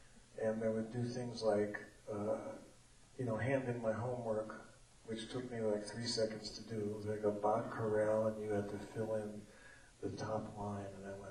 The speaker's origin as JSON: {"language": "English", "town": "Queens", "region": "New York", "country": "United States", "said": "I come from New York, from Queens, New York. And where I lived, if you didn't go to college, you were a bum."}